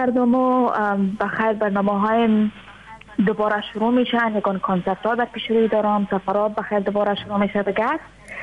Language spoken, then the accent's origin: Persian; Afghanistan; moved away; ما اگرچه دیر نشد از افغانستان آمدم، یک دسته ماه میشه